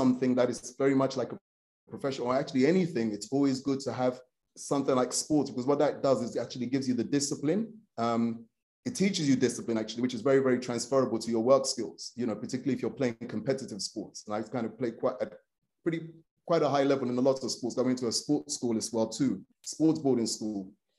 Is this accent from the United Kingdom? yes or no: yes; London, United Kingdom; Obviously, you know, growing up in London, that's kind of normal.